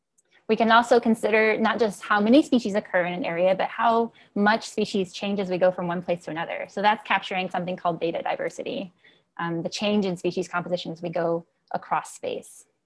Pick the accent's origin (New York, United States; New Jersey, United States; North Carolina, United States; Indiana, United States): Indiana, United States; Evansville; I am American. I grew up in Southern Indiana. We're called Hoosiers. Don't ask me why we're called Hoosiers. That's just what we are. This is my home place is in Evansville. I grew up in Evansville, Indiana.